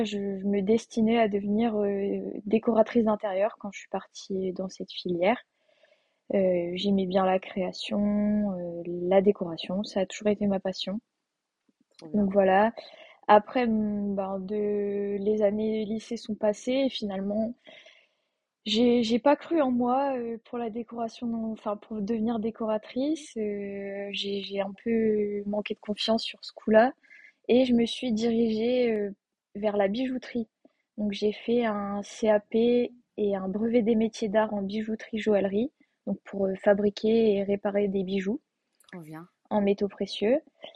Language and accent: French; Bourgogne-Franche-Comté, France; J'ai 27 ans. Je suis originaire de Bourgogne et maintenant, j'habite dans le Pas-de-Calais.